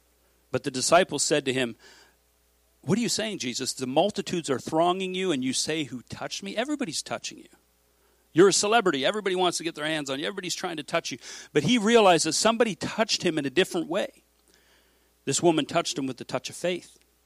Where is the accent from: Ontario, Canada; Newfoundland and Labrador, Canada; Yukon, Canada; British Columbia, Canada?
Ontario, Canada; Mississauga; when I came from the city, I grew up in Mississauga, and it was like things were fast, like mechanical.